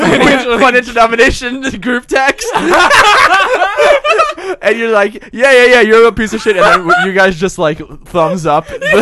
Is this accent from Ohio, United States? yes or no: no; New York, United States; I grew up on Long Island.